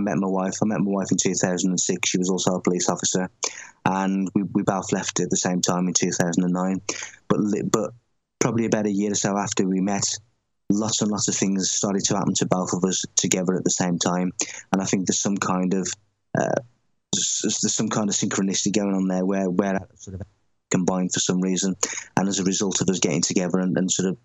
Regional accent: Tamworth, West Midlands, United Kingdom; in the middle of my hometown in Tamworth.

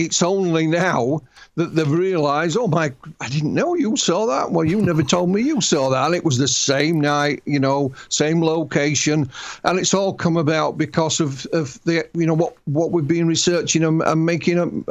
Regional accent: Yorkshire and the Humber, United Kingdom; Being a Yorkshireman, it's difficult to do an English accent, never mind anything else, you know.

